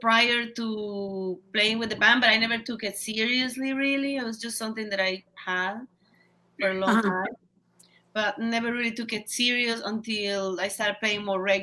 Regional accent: El Salvador; El Salvador.

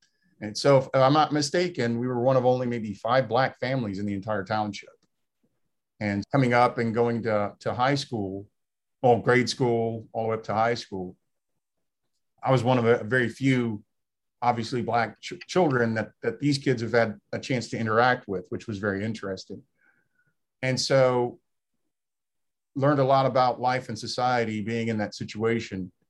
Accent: Dayton, Ohio, United States; Dayton, Ohio.

